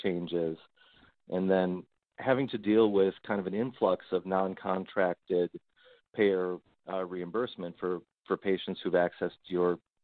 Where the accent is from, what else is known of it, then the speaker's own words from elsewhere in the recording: California, United States; since I'm from California in the Los Angeles office